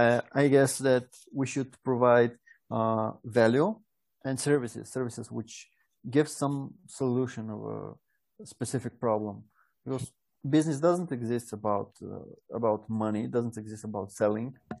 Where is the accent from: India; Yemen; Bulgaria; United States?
Bulgaria; English is a second language; I'm from Bulgaria, Europe.